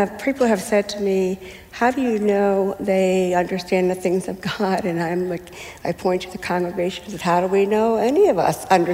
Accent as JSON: {"language": "English", "town": "Long Island", "region": "New York", "country": "United States", "tie": "born or raised there", "said": "So I didn't know whether it was because I grew up on Long Island, I worked in Manhattan, a lot of bad choices"}